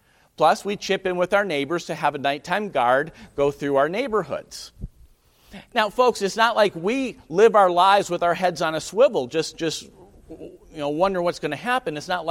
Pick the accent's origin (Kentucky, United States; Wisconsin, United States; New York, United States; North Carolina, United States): Wisconsin, United States; Milwaukee; But folks, I tell you what, I'm a Wisconsinite. I grew up in Metro Milwaukee.